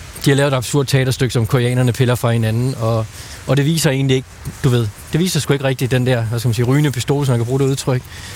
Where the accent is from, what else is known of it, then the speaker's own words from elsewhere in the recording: Nakskov, Zealand, Denmark; jeg er opvokset på Lolland, i Nakskov, helt ned på, hvad skal man sige, udkantsdanmark